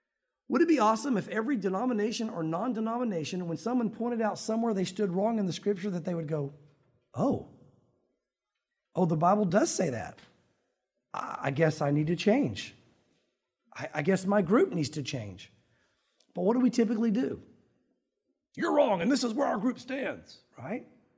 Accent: the South, United States; when I grew up in the South, if you said baptism of the Holy Spirit, it automatically went, you're weird.

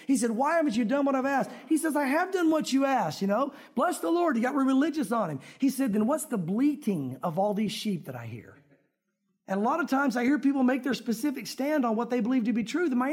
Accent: the South, United States; a lot of us believe certain things because we were raised in the South and because of the culture.

